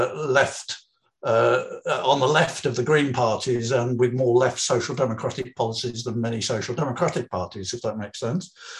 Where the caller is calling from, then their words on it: Glasgow, Scotland, United Kingdom; also born or lived in England; I'm speaking from Glasgow, although I've only lived here for 5 years, as you can tell from my accent.